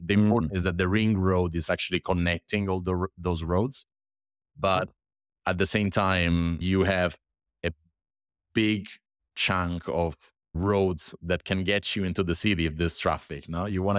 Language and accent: English; Rome, Lazio, Italy; I'm from Rome, and of course, like all roads lead to Rome.